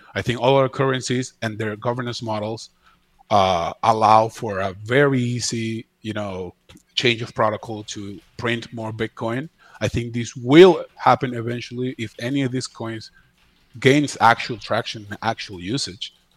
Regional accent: Venezuela; I come from Venezuela. We suffered hyperinflation.

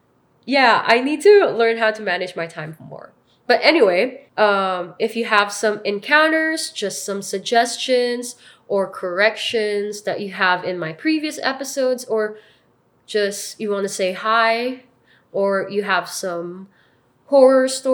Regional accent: Philippines; when I was younger, all I knew was the Western version of vampires and the Filipino version because I'm Filipino.

